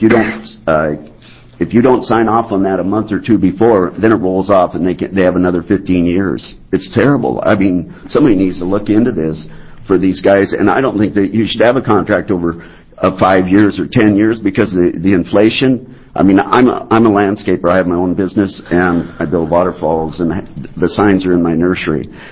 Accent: Portland, United States; And I'm from Portland, and I have two signs on my property

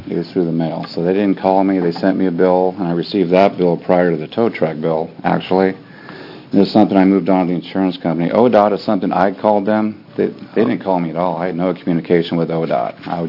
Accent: California, United States; Because I am born and raised in California, and you know, I've had friends in accidents

